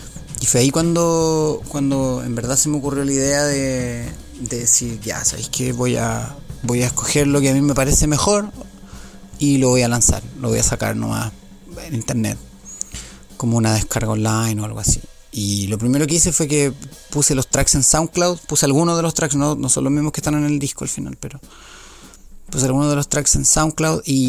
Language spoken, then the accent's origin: Spanish; Santiago, Santiago Metropolitan, Chile; Bueno, yo ya te dije que soy de Chile, de Santiago, la capital.